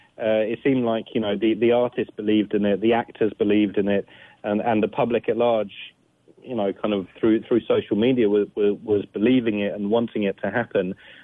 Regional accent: United Kingdom; I think growing up in Britain and the background that I come from

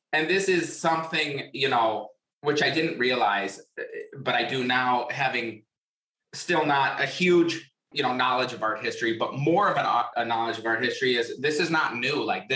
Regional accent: North Fond du Lac, Wisconsin, United States; So I grew up in a small town in Wisconsin, Fond du Lac, Wisconsin. The town I grew up in is actually North Fond du Lac

